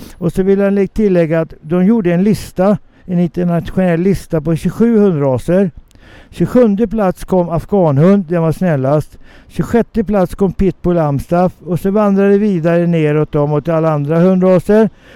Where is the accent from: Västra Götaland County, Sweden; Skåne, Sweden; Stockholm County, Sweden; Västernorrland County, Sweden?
Stockholm County, Sweden; Stockholm; Jag kommer från Stockholm. Jag är en riktig stockholmare, som det heter. Jag är inte inflyttad. Jag föddes på Söder.